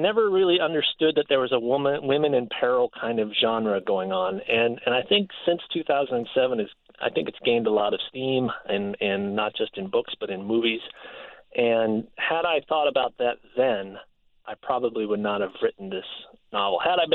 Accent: Midwest, United States; I'm a Midwesterner, so the mountains are kind of a big, exciting deal to me

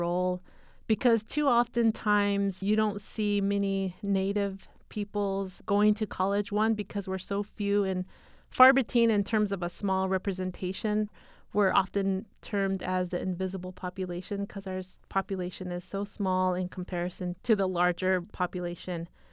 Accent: Ganado, Arizona, United States; I'm originally from Ganado, Arizona, and I currently work at Arizona State University as a postdoctoral scholar.

